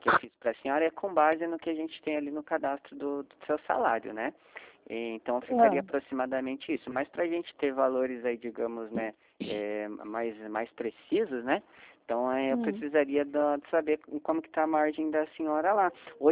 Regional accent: Curitiba, Paraná, Brazil; daqui, eu sou de Curitiba também.

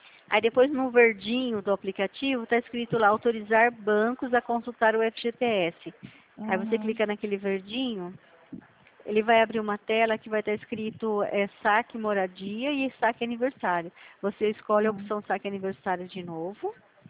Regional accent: São Paulo, Brazil; Não, eu sou do estado de São Paulo.

